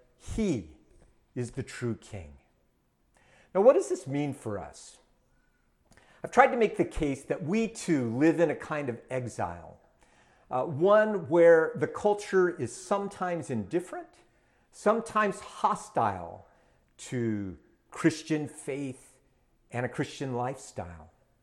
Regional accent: United States; But as an American, I watched what happened on January 6th

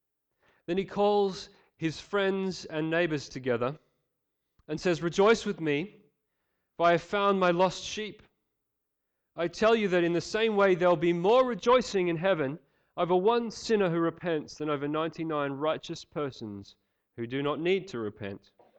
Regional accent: Australia; I'm an Australian, not a Canadian.

